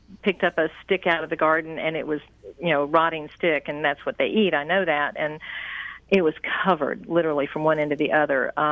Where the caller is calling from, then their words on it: Lilburn, Georgia, United States; I'm calling from Lilburn, Georgia, which is just outside Atlanta, northeast of Atlanta, and it's kind of hot and steamy here as opposed to what you guys have.